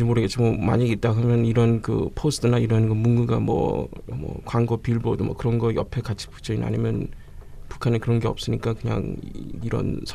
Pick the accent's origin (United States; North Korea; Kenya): North Korea; moved away as an adult; now in South Korea; I am a defector that now resides in South Korea. But I was born and I grew up in North Korea for 30 years before escaping to freedom to South Korea.